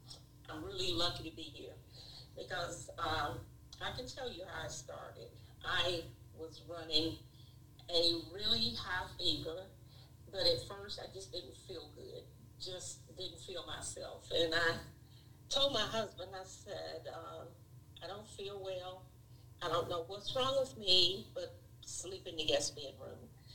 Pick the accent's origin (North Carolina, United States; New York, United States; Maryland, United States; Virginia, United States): North Carolina, United States; now in Gastonia, United States; I'm originally from Louisville, North Carolina. Moved to Gastonia, North Carolina after marrying